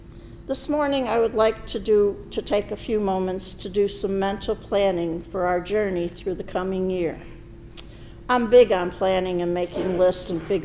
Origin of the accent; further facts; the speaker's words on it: Pennsylvania, United States; Growing up in Pennsylvania, some of our customs were quite different from those that I observe today.